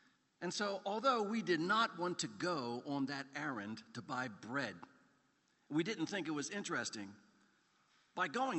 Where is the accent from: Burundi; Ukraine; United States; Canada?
United States; Baltimore, Maryland; So I'm a kid growing up in Baltimore. I run around the neighborhood with my buddies. We live on a dead-end street at the end of which is a woods.